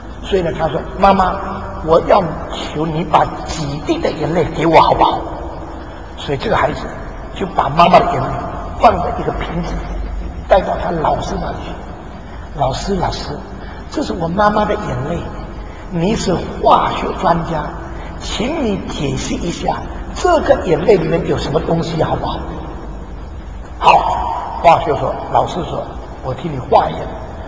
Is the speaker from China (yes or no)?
yes; China; 我们中国人这一百年来有个错误的观念